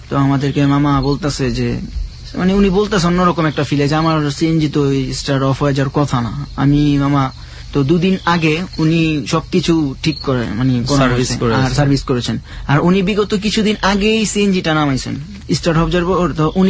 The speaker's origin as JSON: {"language": "Bangla", "town": "Dhaka", "region": "Dhaka Division", "country": "Bangladesh", "said": "আমরা ঢাকার ছেলে"}